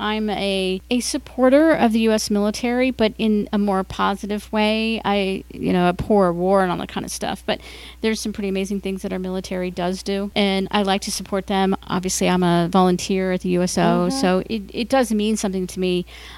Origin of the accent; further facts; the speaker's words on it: Cincinnati, Ohio, United States; I'm from Cincinnati, Ohio. And Cincinnati has evolved, I will say that. When I was growing up there, it was very, very kind of right-wing, very Republican.